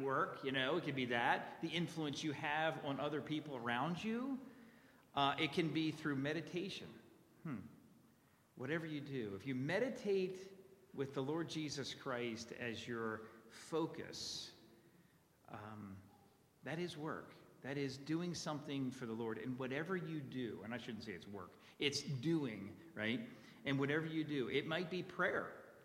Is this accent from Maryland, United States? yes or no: yes; Baltimore, Maryland, United States; And we had a memory verse program at the chapel that I grew up there in Baltimore.